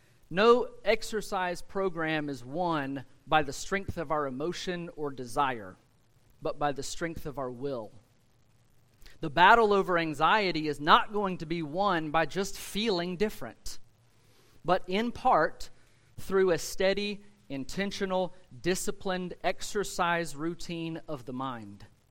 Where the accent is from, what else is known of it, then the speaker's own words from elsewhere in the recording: Scotland, United Kingdom; accent: southern Scottish; I'm going to settle for my southern Scottish accent.